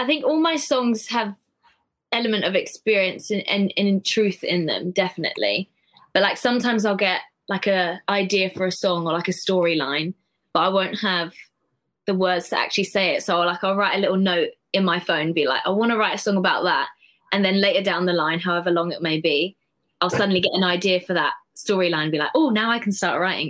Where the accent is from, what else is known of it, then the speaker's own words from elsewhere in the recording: London, United Kingdom; London, born and raised, always been here.